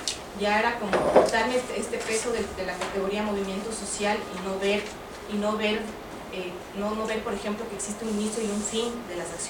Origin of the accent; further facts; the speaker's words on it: Ecuador; porque yo soy ecuatoriana